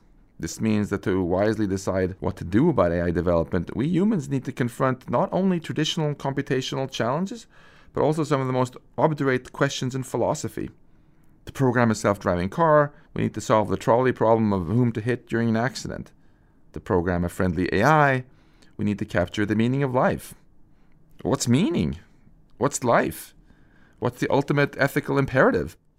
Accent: Sweden; first language Swedish; English is a second language; I mean, my mother tongue was Swedish, but I decided I wanted to upload an English-speaking module, so I did.

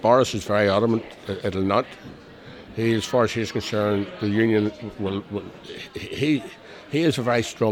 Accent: Northern Ireland, United Kingdom; We are Irish, and I'm as proud to be Irish as I am as proud to be part of the United Kingdom.

